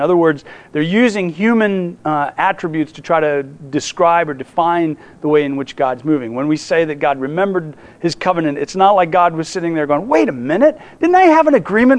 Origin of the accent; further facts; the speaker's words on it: United States; makes me glad I'm an American